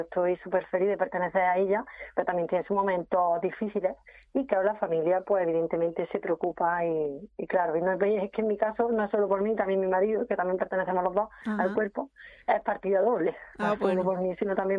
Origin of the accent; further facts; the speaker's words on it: Antequera, Andalusia, Spain; ya me vine aquí a mi tierra, aquí a Antequera.